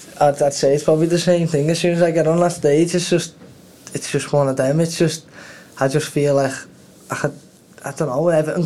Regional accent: Liverpool, North West England, United Kingdom; Well, I'm from Everton. So a place called Langey on Everton. I grew up there, and I ended up staying there till I was about 18, and then my mum moved out, well, up to Warrington. So from there, I ended up staying in Liverpool for 2 years

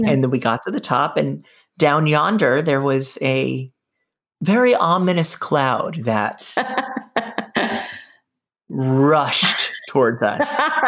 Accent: New York, United States; But there's no other place for me. I'm a New Yorker.

